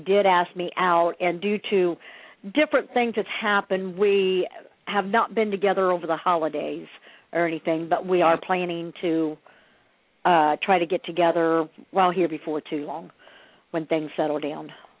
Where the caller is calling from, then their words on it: Ohio, United States; I'm calling from Ohio.